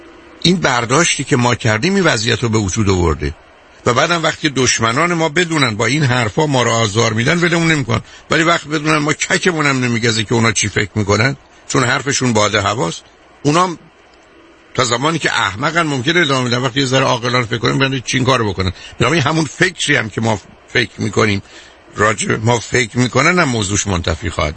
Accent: Shiraz, Fars, Iran; moved away; من خودم شیرازی هستم، یادم از بچگی وقتی میرفتم دم سعدیه

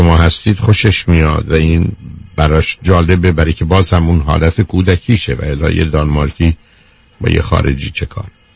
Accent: Iran; من و شما به عنوان یه ایرانی

